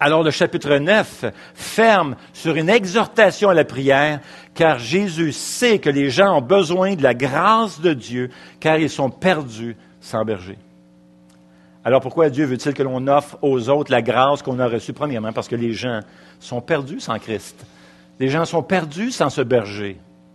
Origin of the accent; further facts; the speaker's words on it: Duvernay, Quebec, Canada; j'ai été élevé à Duvernay.